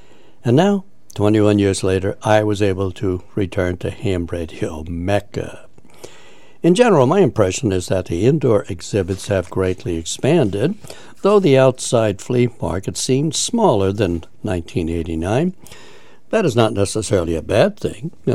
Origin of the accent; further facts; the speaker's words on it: Canada; As a Canadian, meeting various radio amateurs of Canada people was a pleasure.